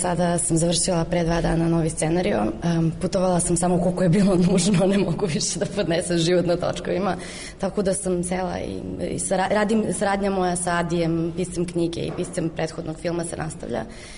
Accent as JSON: {"language": "Serbian", "town": "Kladovo", "region": "Bor District", "country": "Serbia", "tie": "born or raised there", "also_born_or_lived": "Romania", "said": "Odrasla sam u Kladovu, a upisala sam pravni u Beogradu"}